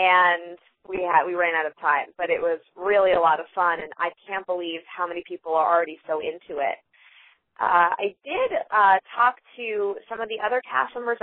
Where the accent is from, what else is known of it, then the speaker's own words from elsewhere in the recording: New Jersey, United States; I grew up with her in New Jersey